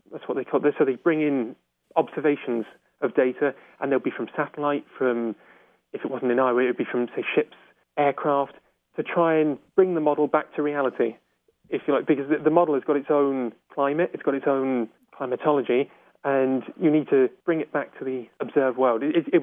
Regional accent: United Kingdom; I'm from Britain, that's right, it's certainly not as cold.

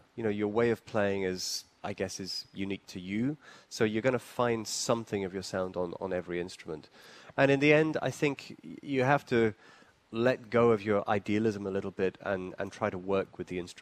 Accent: Liverpool, North West England, United Kingdom; moved away as an adult; now in London, United Kingdom; I'm originally from Liverpool. Uh-huh. I moved down to London when I was 18, when I studied there.

